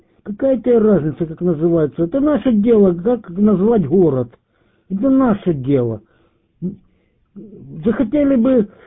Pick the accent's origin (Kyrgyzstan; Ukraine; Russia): Ukraine; Dnipro, Dnipropetrovsk Oblast; Вот я коренной житель Днепра, вот сколько я себя помню, так и называли, Днепро.